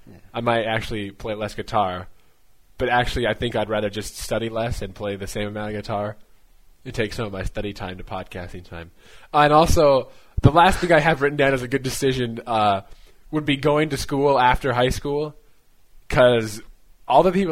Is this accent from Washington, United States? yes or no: yes; Wenatchee, Washington, United States; Two of my friends went to the Valley College where I grew up in Wenatchee